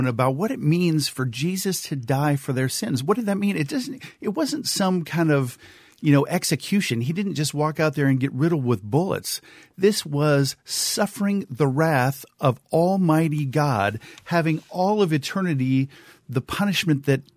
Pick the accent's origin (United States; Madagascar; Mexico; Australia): United States; California; Yeah, but I grew up in the South, so that's kind of my connection.